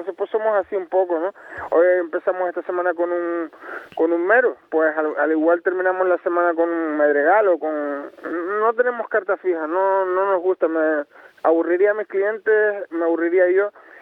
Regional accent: Santa Úrsula, Canary Islands, Spain; soy un chico de la Corujera, de Santa Úrsula.

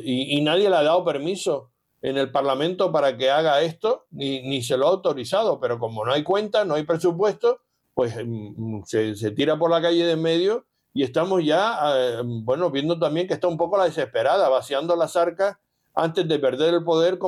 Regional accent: Canary Islands, Spain; como canario

